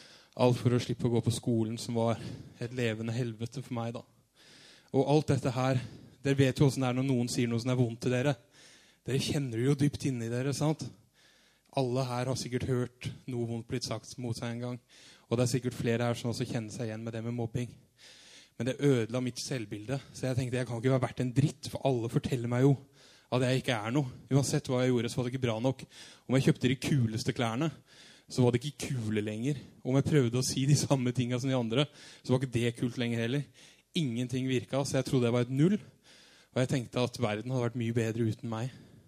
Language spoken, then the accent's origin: Norwegian; Arendal, Agder, Norway; Jeg kommer fra Arendal. Så som dere sikkert alle hører, neida, jeg pleier å si det at min mor trønder, og min far engelsk